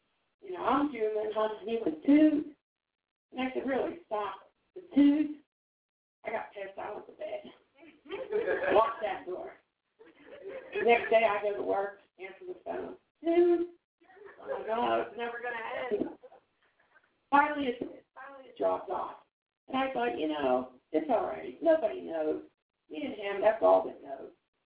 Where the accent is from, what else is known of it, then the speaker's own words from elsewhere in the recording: Canada; Now, I'm a Canadian, not a singer